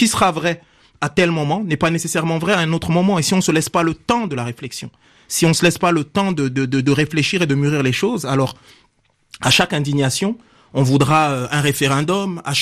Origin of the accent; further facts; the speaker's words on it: France; on est français, en fait.